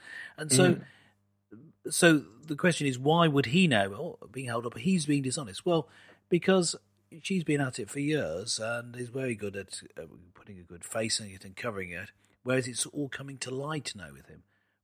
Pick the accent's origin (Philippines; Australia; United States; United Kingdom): United Kingdom; England; he didn't play with a straight bat, as we English folks say, referring to cricket.